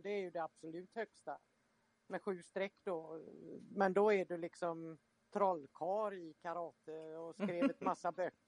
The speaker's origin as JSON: {"language": "Swedish", "region": "Dalarna County", "country": "Sweden", "tie": "born or raised there", "also_born_or_lived": "Mölndal", "said": "jag är uppvuxen i Dalarna och känner att jag kommer från Dalarna. Men mina föräldrar var nere och svängde i Mölndal. Så att jag är född i Mölndal."}